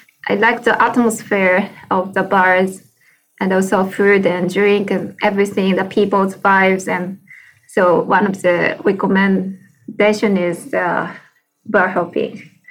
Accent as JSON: {"language": "English", "country": "Japan", "said": "I'm from Japan"}